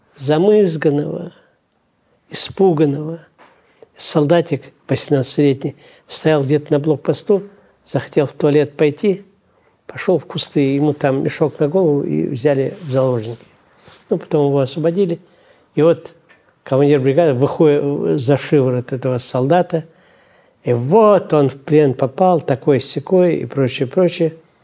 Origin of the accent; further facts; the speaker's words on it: Dagestan, Russia; born there; на Кавказе, я родился в Дагестане, на Кавказе знают, что такое Чечня